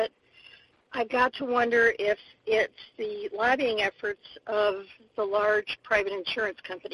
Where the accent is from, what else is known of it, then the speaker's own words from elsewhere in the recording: Carmel, United States; from Carmel.